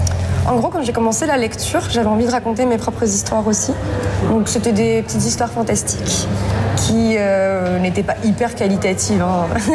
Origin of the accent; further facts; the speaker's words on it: Belgium; now in France; Je viens de Belgique.